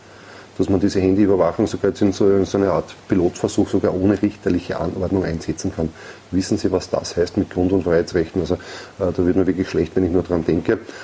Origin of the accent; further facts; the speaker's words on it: Austria; Auch da hätten wir als Österreicher wissen müssen